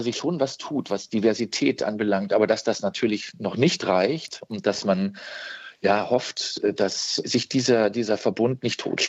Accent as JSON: {"language": "German", "town": "Munich", "region": "Bavaria", "country": "Germany", "tie": "born there", "said": "Ich als Wessi, geboren in München"}